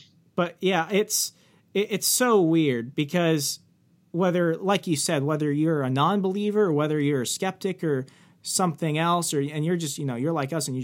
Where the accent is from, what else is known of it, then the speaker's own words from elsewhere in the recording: Arizona, United States; I grew up in Arizona, and I'm a military brat, so we moved around like every year and a half, every 2 years.